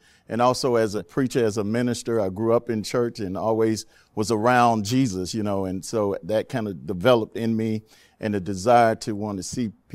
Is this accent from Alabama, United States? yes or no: yes; Montgomery, Alabama, United States; And I grew up in Montgomery, Alabama, in a low income neighborhood.